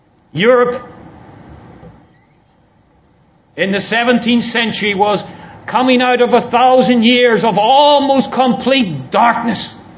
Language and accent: English; Ireland; When I grew up in Ireland